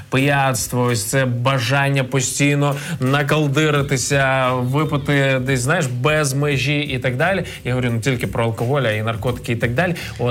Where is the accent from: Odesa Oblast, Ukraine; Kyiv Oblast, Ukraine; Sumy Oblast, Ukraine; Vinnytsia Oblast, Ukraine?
Kyiv Oblast, Ukraine; Ivankiv; я з Іванкова.